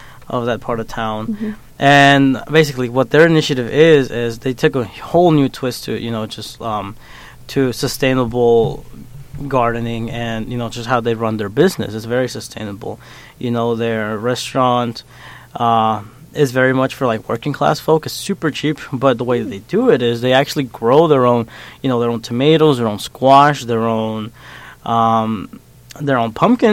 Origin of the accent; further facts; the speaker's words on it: Athens, Georgia, United States; I go back to Georgia. That's where I'm from Athens, Georgia, and I frequent Atlanta, Georgia all the time.